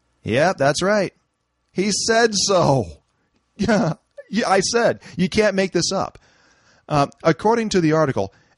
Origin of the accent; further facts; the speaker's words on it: San Francisco, California, United States; It's hardly a secret I grew up in San Francisco.